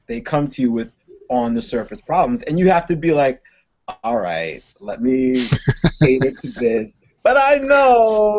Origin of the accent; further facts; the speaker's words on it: New York, United States; We were born and raised on Long Island, and then my parents moved down to Florida, and Elliot and the rest of my family went with them, and I stayed up here with my younger brother.